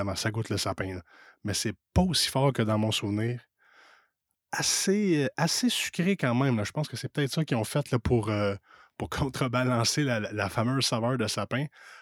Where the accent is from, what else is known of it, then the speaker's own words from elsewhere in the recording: Quebec, Canada; Je viens des cantons de l'Est, dans le comté de Brome-Missisquoi.